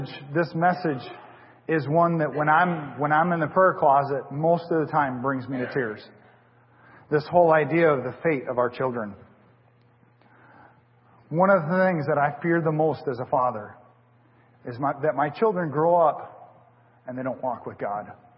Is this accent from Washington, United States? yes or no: yes; Washington, United States; I was a young man and I was growing up in Washington State.